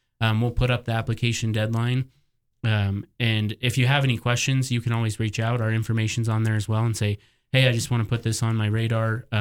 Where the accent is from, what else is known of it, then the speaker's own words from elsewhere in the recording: Pinedale, Wyoming, United States; now in Sheridan, United States; I grew up in Pinedale, and before I moved up here